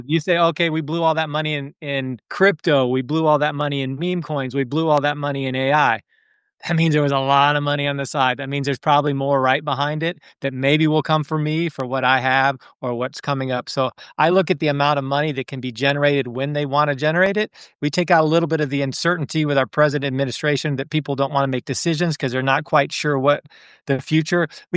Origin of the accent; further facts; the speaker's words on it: Alabama, United States; I don't know anything but winning. I'm from Alabama.